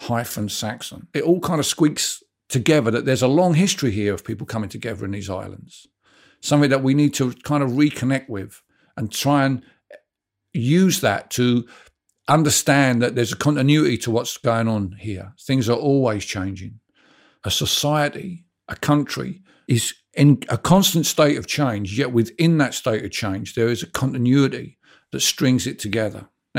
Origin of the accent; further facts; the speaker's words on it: London, United Kingdom; now in England; I'm an outsider in the village where I live because I'm from London. I wasn't born in Dorset.